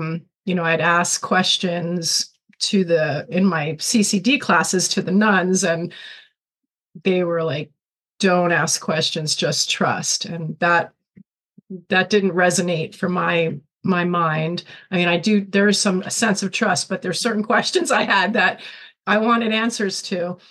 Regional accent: New Jersey, United States; I grew up on the Jersey Shore.

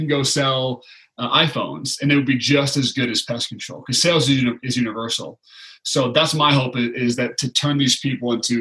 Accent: Beaverton, Oregon, United States; Obviously I'm very biased at Nike because that's where I grew up in Beaverton, Oregon.

